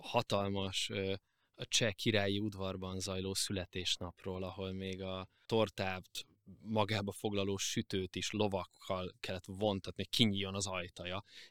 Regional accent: Budapest, Hungary; Mi Óbudáról költöztünk Békásmegyerre, Óbudán még angol nyelvű műsorok voltak, majd egy ponton 6 éves koromban német nyelvű műsorokkal találkoztam

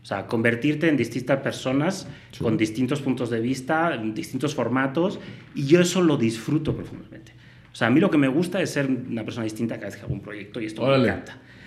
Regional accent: Pamplona, Navarre, Spain; Llega Navidad, me voy a Pamplona, me voy a mi pueblo, todo bien.

